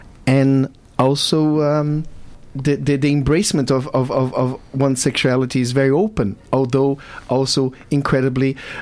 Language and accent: English; Belo Horizonte, Minas Gerais, Brazil; I'm from Belo Horizonte, which is the third largest city.